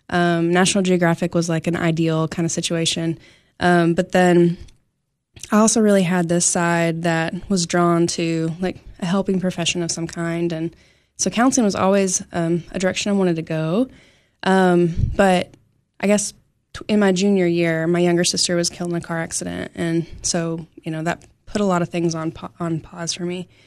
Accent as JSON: {"language": "English", "town": "Cookeville", "region": "Tennessee", "country": "United States", "also_born_or_lived": "North Carolina / Colorado / Knoxville", "said": "I'm from Cookeville, so I just turned 40 this past year, and I lived probably 32 years, and then I moved to North Carolina, then Colorado, and Knoxville, and then I just recently moved back in this maybe 6 months ago."}